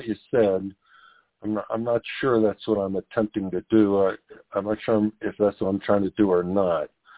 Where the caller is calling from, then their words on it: Denver, Colorado, United States; I'm calling from Denver, Colorado.